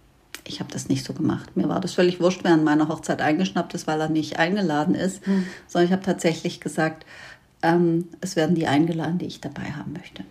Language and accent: German; Baden-Württemberg, Germany; Ja, ich bin Schwabe, schlägt auch durch.